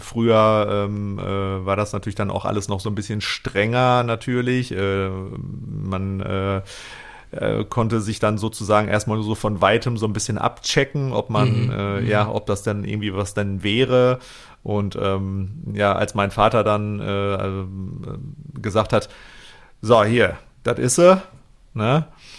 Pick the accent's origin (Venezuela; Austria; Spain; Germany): Germany; Isselhorst, North Rhine-Westphalia; ich bin ja auch auf dem Dorf groß geworden, ähnlich groß wie du da jetzt ungefähr. Und da waren wir mit wenigen Ausnahmen Exoten einfach. Wir waren halt in Isselhorst, so, und da ging es gut bürgerlich zu